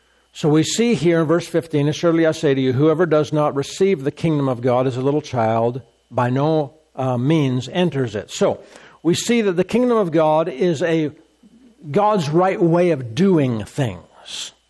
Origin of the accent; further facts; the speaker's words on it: Canada; I'm a Canadian, and I just drive on the right side of the road